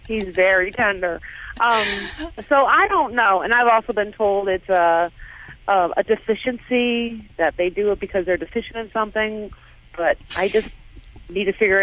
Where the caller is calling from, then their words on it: Marianna, Florida, United States; Florida. Marianna, Florida.